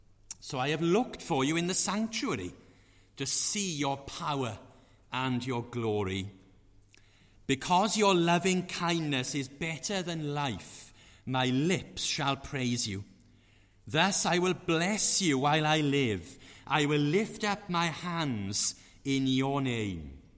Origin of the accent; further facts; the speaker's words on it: Aberdare, Wales, United Kingdom; now in Carmarthen, United Kingdom; I live in Carmarthen, but I always like to say that I live in Carmarthen and I'm from Aberdare.